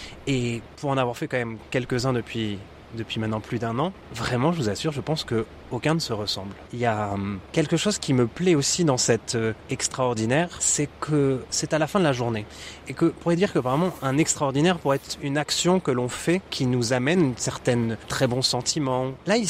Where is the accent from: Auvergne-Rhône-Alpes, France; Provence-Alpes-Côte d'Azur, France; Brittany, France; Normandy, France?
Normandy, France; je suis normand d'origine, je connais bien aussi le climat de la Normandie, la météo.